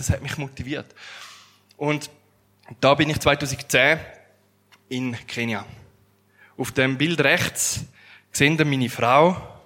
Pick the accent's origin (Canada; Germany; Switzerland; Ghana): Switzerland; Weil wir sind Schweizer. Wir haben ganz eine andere Kultur.